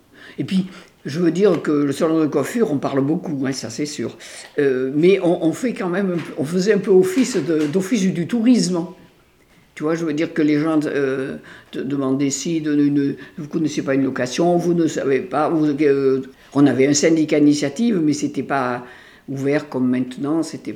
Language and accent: French; Bourdeaux, Auvergne-Rhône-Alpes, France; je suis née à Bourdeaux et je mourrai à Bourdeaux. J'ai passé toute ma vie à Bourdeaux.